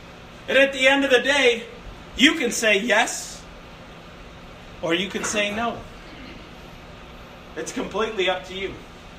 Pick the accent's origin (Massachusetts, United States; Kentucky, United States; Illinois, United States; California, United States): Illinois, United States; Chicago; I grew up in Chicago. I like basketball.